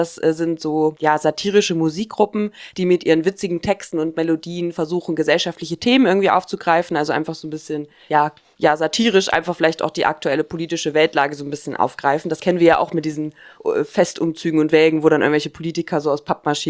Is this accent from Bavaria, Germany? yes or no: no; Saxony-Anhalt, Germany; also ich komme ja eigentlich aus Sachsen-Anhalt, da heißt es Fasching